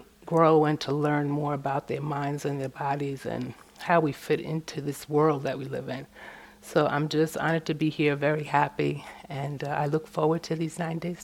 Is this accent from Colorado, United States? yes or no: no; New York, United States; I am a New Yorker. That's a mixture of Puerto Rican and New Yorker. So I'm not coming from too far.